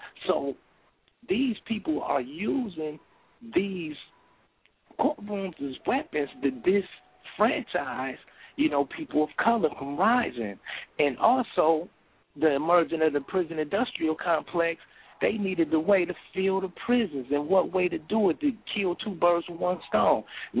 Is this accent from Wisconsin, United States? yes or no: no; Flint, Michigan, United States; also born or lived in Detroit; I'm from the Michigan area, from Flint, Michigan, and lived in Detroit.